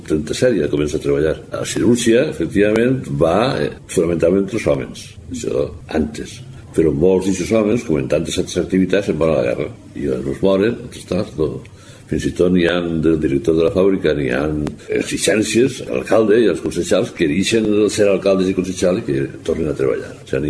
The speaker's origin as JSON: {"language": "Catalan", "town": "Sagunt", "region": "Valencian Community", "country": "Spain", "said": "jo els visc en Sagunt i soc de Sagunt, vamos."}